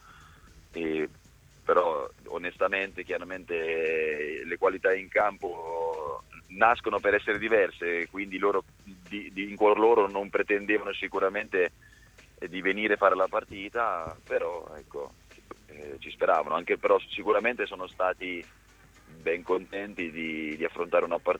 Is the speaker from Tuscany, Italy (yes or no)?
no; Marche, Italy; Io che sono marchigiano conosco il valore, conosco la piazza, conosco la gente